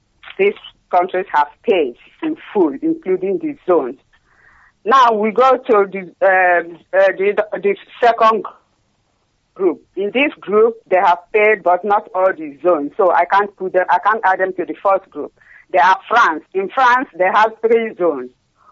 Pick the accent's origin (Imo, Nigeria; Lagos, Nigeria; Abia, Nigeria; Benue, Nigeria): Abia, Nigeria; Arochukwu; now in Germany; I'm from Achara, Ihechiowa, in Arujuku, but I reside in Germany.